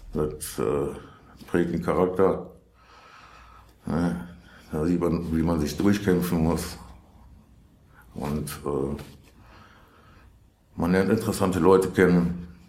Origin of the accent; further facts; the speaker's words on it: Duisburg, North Rhine-Westphalia, Germany; also born or lived in Kamp-Lintfort; ich bin 73 in Kamp-Lintfort geboren, bin aber eigentlich Duisburger. War aber ziemlich lange Zeit im Heim oder in mehreren Heimen